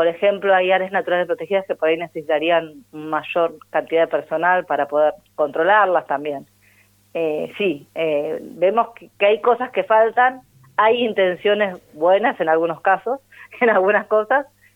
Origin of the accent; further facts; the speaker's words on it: San Antonio Oeste, Río Negro, Argentina; Yo porque soy de San Antonio, perdón.